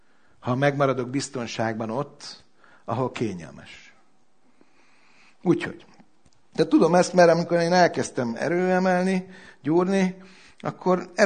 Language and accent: Hungarian; Hungary; Tehát, vagy itt születtem, akkor hiába kötöm szorosra a coffomat, meg ilyenek, hogy húzza szememet, akkor se leszek kínai. Tehát magyar vagyok, és örülök neki.